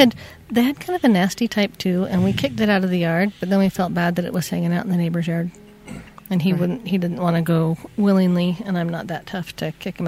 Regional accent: Utah, United States; It's my hometown.

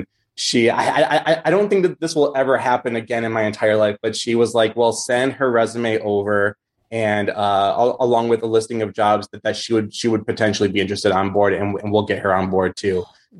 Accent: Michigan, United States; I grew up in Michigan, so taking the trip down to Florida to Walt Disney World was really easy for us.

